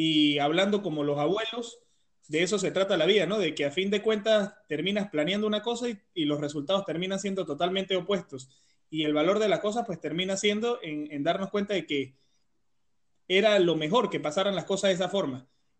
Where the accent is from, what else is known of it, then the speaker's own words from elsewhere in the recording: Venezuela; moved away; todos los jóvenes que salimos de Venezuela y que estamos viviendo esta experiencia